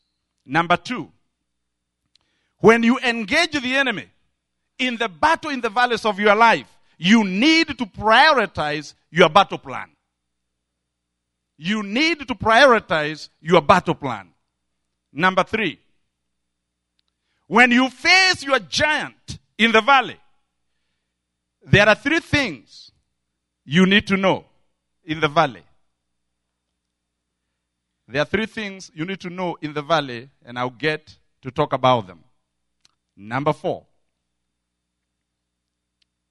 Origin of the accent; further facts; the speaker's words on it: Kenya; Or as we say, as a Kenyan, I would say hot.